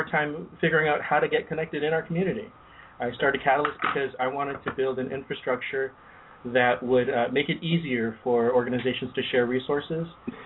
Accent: Hawaii, United States; also born or lived in Riverside; now in Long Beach, United States; Grew up in Hawaii before that, kind of going backwards. But I came to Long Beach in about 2002 or so, and I came for school.

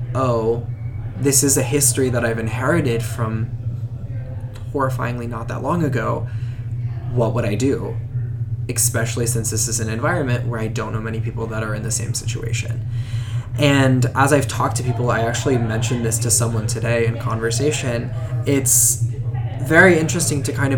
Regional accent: Louisville, Kentucky, United States; But for sure, growing up in Louisville, Kentucky, which is predominantly, I think the dynamics of the city have changed a lot since I was younger.

